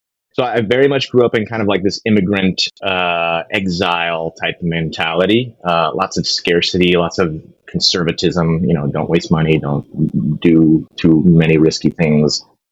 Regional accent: Miami, Florida, United States; I grew up in Miami, Florida, Cuban household. So my parents were both born in Havana, Cuba, in 1960, early 1960s.

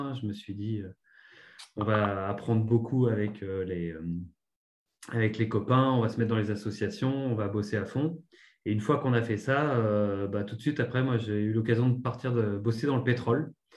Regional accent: Île-de-France, France; moi j'ai grandi donc dans le 93, dans un quartier plutôt sympa.

